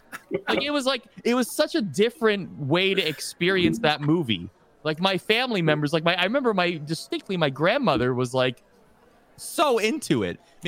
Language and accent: English; Toronto, Ontario, Canada; This was in a suburb of Toronto. I grew up in Toronto. I'm Canadian